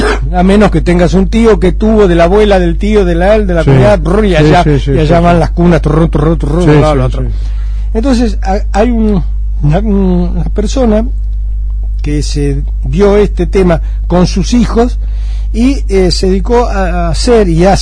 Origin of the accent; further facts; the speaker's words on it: Buenos Aires Province, Argentina; Como bonaerense me pone muy contento